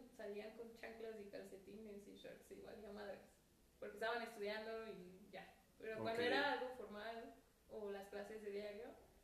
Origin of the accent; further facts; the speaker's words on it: Mexico; Como buenos mexicanos traumados, ¿no?